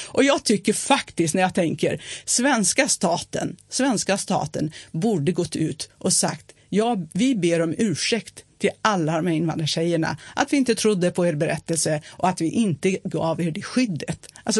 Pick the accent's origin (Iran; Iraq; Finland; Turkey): Turkey; Batman, Batman Province; Swedish is a second language; Ja, min hemstad.